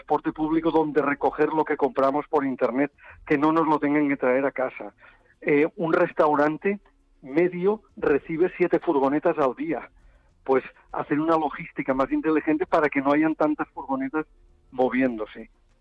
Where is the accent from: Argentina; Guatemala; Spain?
Spain; Siempre nos pensamos que somos diferentes los españoles